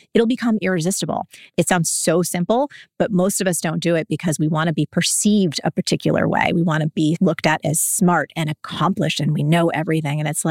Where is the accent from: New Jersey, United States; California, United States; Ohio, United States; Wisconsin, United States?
New Jersey, United States; And I'm from Jersey. So I make up words all the time.